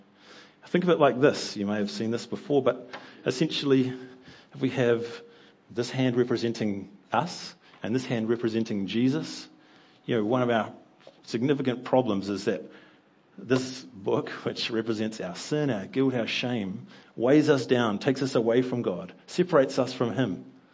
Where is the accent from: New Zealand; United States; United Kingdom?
New Zealand; Wellington; I grew up here in Wellington and went to Victoria University.